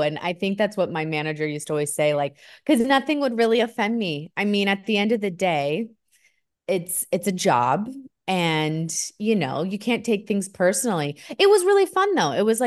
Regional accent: Kerman, California, United States; So I grew up in Kerman, California. It's about 30 minutes away from Fresno. It's a small town.

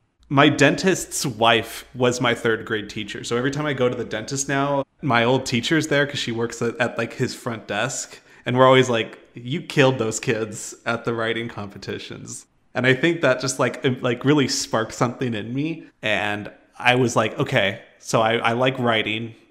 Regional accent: Albuquerque, New Mexico, United States; I was born and raised in Albuquerque.

